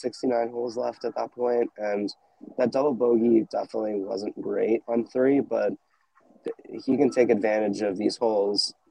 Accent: New Jersey, United States; And I'm like, he's born in my hometown. No way. And it's like, it's just like this one thing. And I'm like, wow, he's born in Jersey.

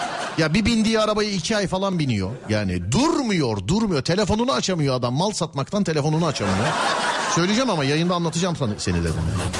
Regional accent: Istanbul, Turkey; Biz İstanbullular olarak öyle diyebiliriz.

